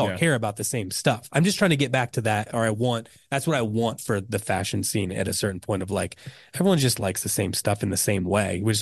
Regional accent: Indiana, United States; Like, look, I'm from Indiana originally.

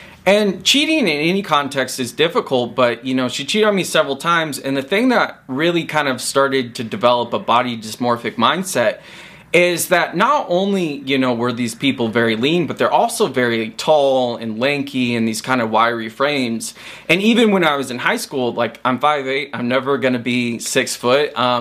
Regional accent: Indiana, United States; the second I moved across the country and went to school in Florida, I'm from Indiana.

